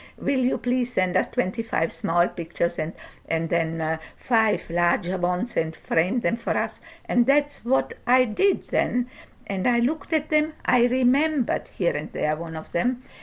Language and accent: English; Canada; Mr. Landowski, I know you because you are an actor and I'm from Canada